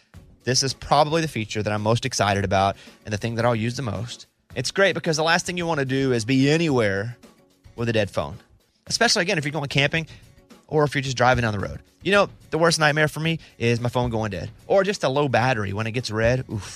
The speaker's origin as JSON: {"language": "English", "region": "Arkansas", "country": "United States", "tie": "born or raised there", "said": "Because I grew up in a state where we didn't have... I'm from Arkansas. There really wasn't hockey there."}